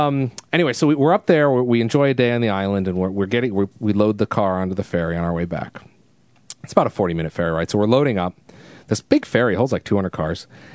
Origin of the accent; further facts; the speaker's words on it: New England, United States; First of all, it's the weirdest thing out here in Washington State. Like, I was just talking about growing up in New England